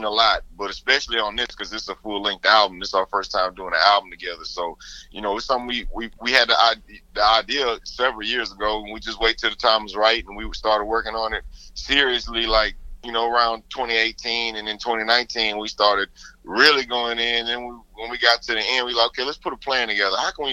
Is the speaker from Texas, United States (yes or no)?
yes; Houston, Texas, United States; You know, to me, growing up in Houston, he was my